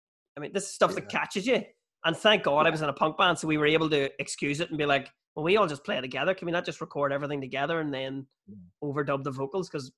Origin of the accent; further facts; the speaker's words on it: Bessbrook, Northern Ireland, United Kingdom; also born or lived in Armagh; because like, I grew up in Bessbrook and Armagh.